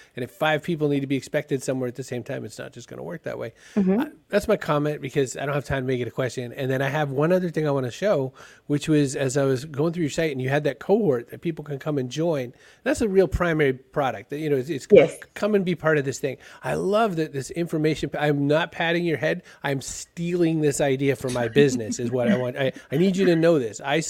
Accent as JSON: {"language": "English", "country": "Ireland", "said": "And I'm Irish."}